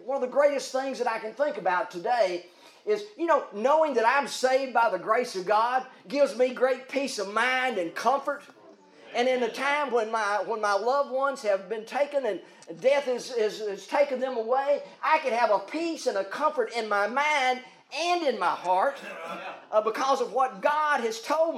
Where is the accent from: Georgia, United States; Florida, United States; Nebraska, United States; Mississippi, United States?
Mississippi, United States; I can go back to a day and time when I was young enough, growing up in Mississippi. When schools were segregated.